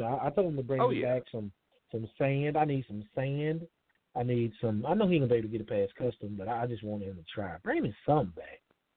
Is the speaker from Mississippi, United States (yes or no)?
yes; Columbus, Mississippi, United States; He's from my hometown of Columbus, Mississippi.